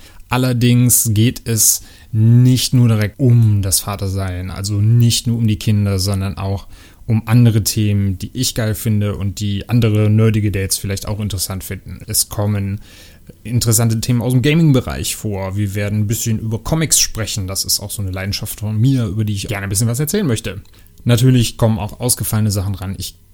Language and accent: German; Cologne, North Rhine-Westphalia, Germany; Ich komme aus Kölle